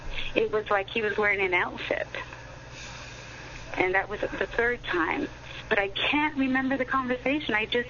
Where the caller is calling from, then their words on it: Arizona, United States; I'm from Arizona.